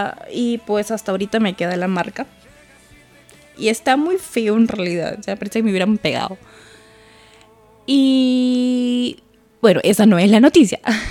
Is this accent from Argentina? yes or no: no; Lima, Peru; moved away; Y yo vengo de Lima. Ah, ¿y cuántos años llevas acá? Le digo, 5.